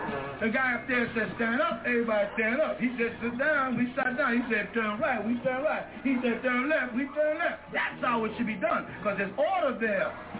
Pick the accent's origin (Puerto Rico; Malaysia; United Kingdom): Puerto Rico; Carolina; born there; I say, where you was born? I was born in Carolina, Puerto Rico, but I'm still a Moor.